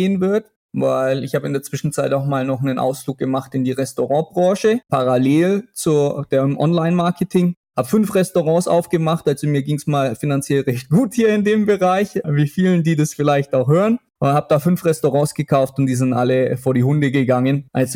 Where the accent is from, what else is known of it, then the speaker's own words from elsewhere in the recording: Germany; now in Romania; ich bin 42 Jahre alt, bin Deutscher, aber lebe in Rumänien